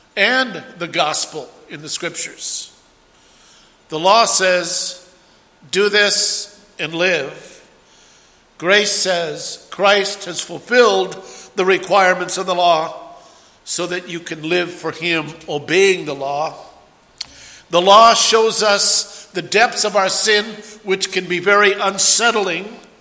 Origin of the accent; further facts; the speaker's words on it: Minnesota, United States; I'm from Minnesota, and you don't know what cold is. I know what cold is. I've been in 30 below weather.